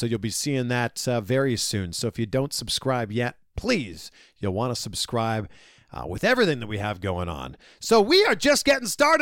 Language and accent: English; Canada; now in United States; Yeah, and I'm from Canada. We had great health insurance. Now I live in America